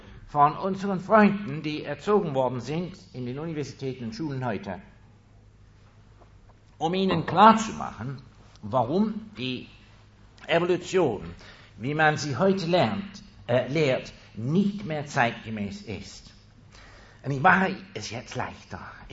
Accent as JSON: {"language": "German", "region": "Bern", "country": "Switzerland", "said": "denn ich bin ein Berner, nicht wahr? Es geht langsam bei mir."}